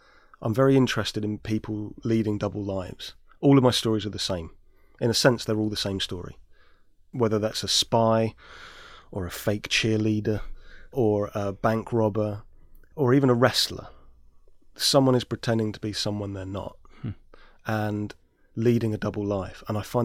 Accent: London, United Kingdom; I grew up in South London and the playground was a little bit divided, whose dad was a cop and whose dad was a bad guy.

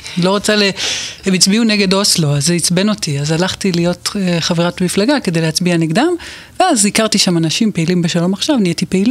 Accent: Jerusalem, Jerusalem District, Israel; אני גדלתי בירושלים, משפחה דתית, מאוד במעורבות גבוהה

